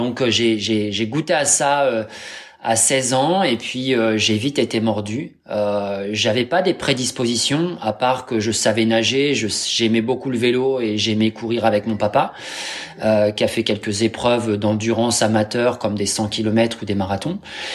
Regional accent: Normandy, France; moi, je suis normand ascendant viking, j'ai 43 ans

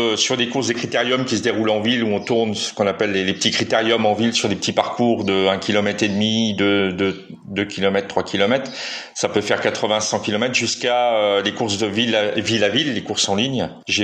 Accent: Metz, Grand Est, France; je suis natif de Metz, donc dans l'Est de la France.

